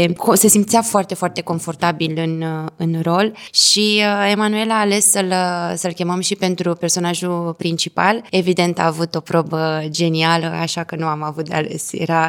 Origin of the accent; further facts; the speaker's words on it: Tulcea, Tulcea County, Romania; born there; cei care ne-am născut aici în Tulcea și ne întoarcem cu munca noastră în oraș.